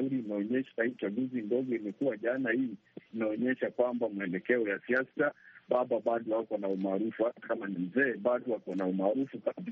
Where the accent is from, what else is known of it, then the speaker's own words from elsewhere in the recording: Kitale, Trans-Nzoia County, Kenya; natoka Kitale, Kenya.